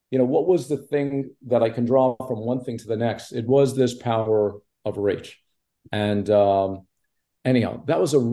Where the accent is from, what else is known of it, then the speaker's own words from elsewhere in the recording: Montreal, Quebec, Canada; I grew up in Montreal and I was living in Toronto.